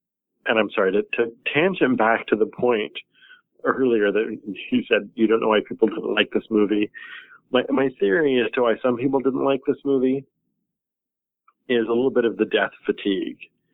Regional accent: Alaska, United States; I think we all had a very kind of different growing up in the Cold War, as it were, in Alaska.

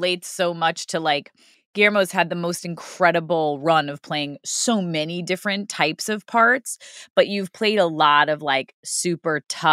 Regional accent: Queens, New York, United States; Like, I grew up in Queens and my mom was a mover.

